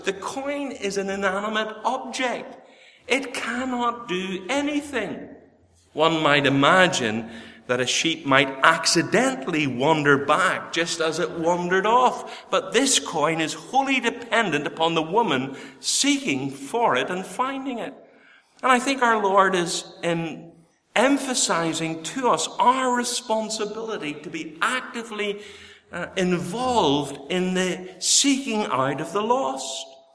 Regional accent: Bangor, Northern Ireland, United Kingdom; I grew up in Bangor, the home of the Worldwide Missionary Convention and the Faith Mission Convention, the town with the most Baptist churches in it

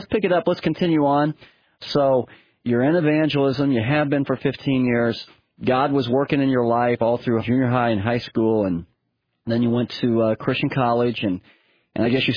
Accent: Oklahoma, United States; I grew up in Oklahoma

